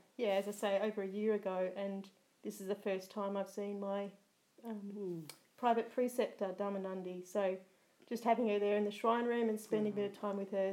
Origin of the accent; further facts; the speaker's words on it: Melbourne, Victoria, Australia; I'm from Melbourne in Australia